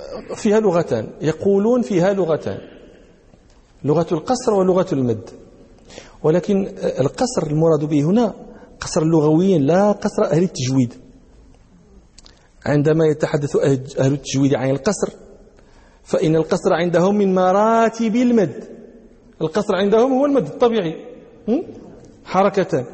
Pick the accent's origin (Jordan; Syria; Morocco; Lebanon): Morocco; أهل البدو عندنا في المغرب، في بعض نواحي المغرب